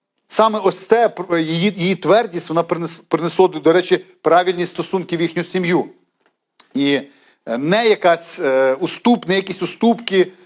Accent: Lviv, Lviv Oblast, Ukraine; От в нас у Львові кажуть, Христос це рождає.

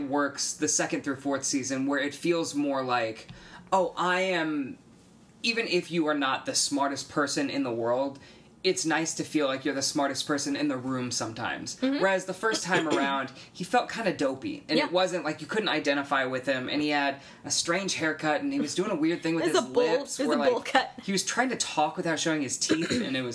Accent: United States; And as an American, we don't get a lot of World War One movies. Everything's World War Two for us, because that's the one we like to pretend like we saved the day.

